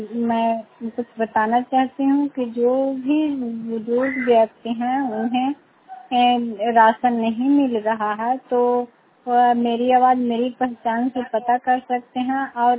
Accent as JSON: {"language": "Hindi", "region": "Bihar", "country": "India", "said": "मैं नगर नौसा प्रखंड से हूँ, नालंदा जिला से।"}